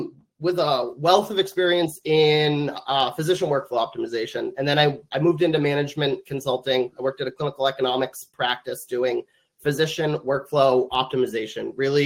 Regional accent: Massachusetts, United States; I grew up in central Massachusetts, went to high school there.

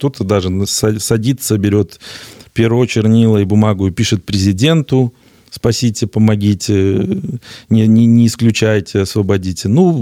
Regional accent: Belarus; Ну, такие белорусы, такое наше поведение.

